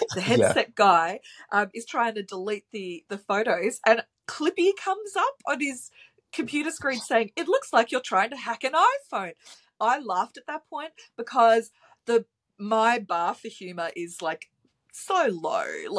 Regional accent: Australia; because we're Australian

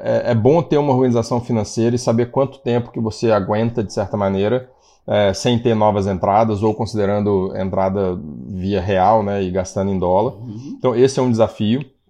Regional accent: Brazil; now in United States; como eu nasci e cresci no Brasil, né, você acaba ficando meio que vendo, criticando às vezes, ah, faltava isso, faltava aquilo e tal. Aí vim para cá, para os Estados Unidos

